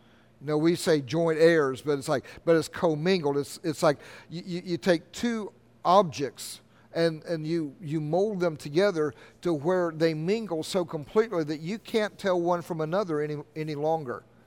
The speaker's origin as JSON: {"language": "English", "region": "Ohio", "country": "United States", "tie": "born or raised there", "said": "I think it's Potato Ridge Road where we grew up in Ohio."}